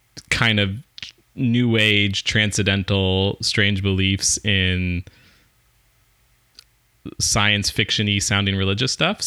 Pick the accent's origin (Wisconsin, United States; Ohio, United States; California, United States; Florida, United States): California, United States; born there; I'm from California is a strong way to put that.